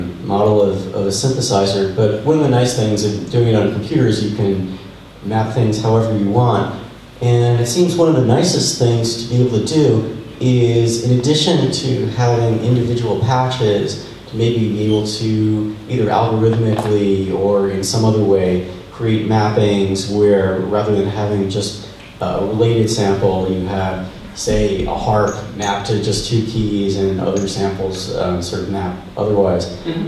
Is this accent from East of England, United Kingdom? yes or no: no; Manchester, North West England, United Kingdom; from Manchester in the UK.